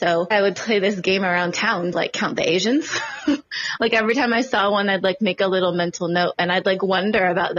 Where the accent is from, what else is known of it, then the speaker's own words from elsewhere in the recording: Oregon, United States; I grew up in Southern Oregon, a little town 5 hours south of Portland.